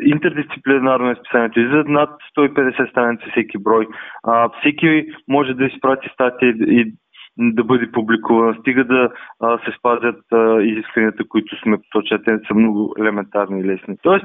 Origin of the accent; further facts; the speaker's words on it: Dobrich, Dobrich Province, Bulgaria; Ние тогава бяхме в едно училище от Добрич, ние сме от Добрич